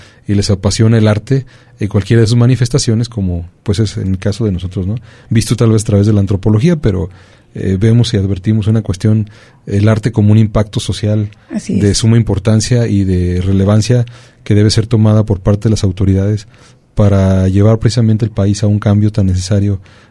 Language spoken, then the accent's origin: Spanish; Colotlán, Jalisco, Mexico; hay personas en Guadalajara que uno, ¿de dónde eres? De Colotlán.